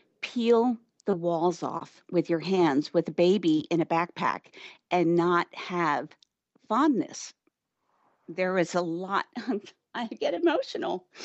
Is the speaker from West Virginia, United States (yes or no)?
no; Oakland, New Jersey, United States; Well, I grew up right outside of Camden, but it could have been 3 hours away. I grew up in a town called Oakland, New Jersey, which was about maybe 6 miles from Camden.